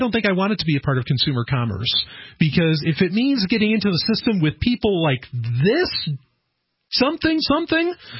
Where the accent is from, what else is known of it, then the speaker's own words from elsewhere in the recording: New York, United States; but as a New Yorker, this kind of attitude, this kind of you know, hard edge attitude seems to be kind of common